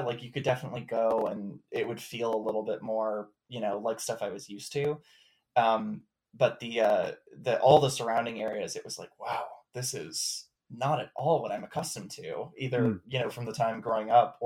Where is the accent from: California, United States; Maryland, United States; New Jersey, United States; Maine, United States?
Maryland, United States; also born or lived in New York, United States / Tennessee, United States; I'm from Maryland originally, and I'd been going to school in upstate New York. So the jump to Tennessee was pretty wild.